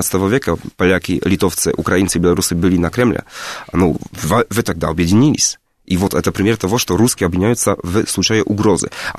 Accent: Poland; Russian is a second language; никто как бы ничего плохого про то, что я из Польши, про то, что я поляк, не сказал

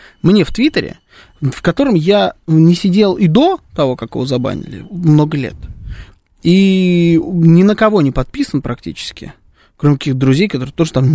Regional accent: Moscow, Russia; Я москвич

